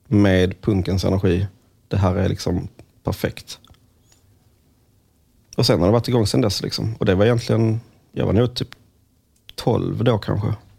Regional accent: Malmö, Skåne, Sweden; Men när man är liksom här hemma i Malmö så känner man ju inte så.

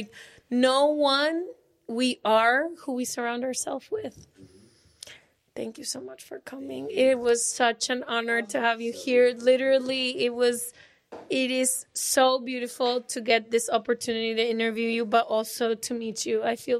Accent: Guadalajara, Jalisco, Mexico; English is a second language; Yeah, we're from Guadalajara.

